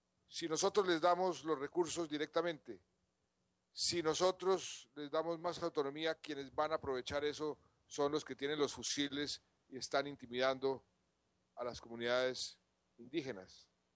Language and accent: Spanish; Colombia; como colombiano y como presidente